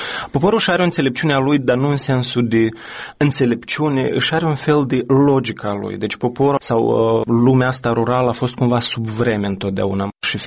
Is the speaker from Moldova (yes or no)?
yes; Moldova; Satul meu, care, mă rog, e un sat tipic din Republica Moldova.